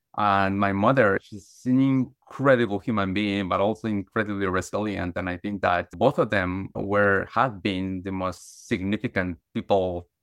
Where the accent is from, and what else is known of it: Guatemala; born or raised there